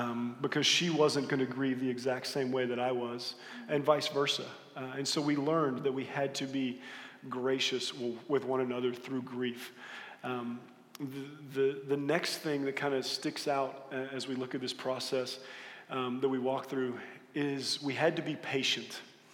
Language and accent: English; Florida, United States; Having grown up in Central Florida, one of the great ways we've kind of described this is, you know, I grew up in Central Florida.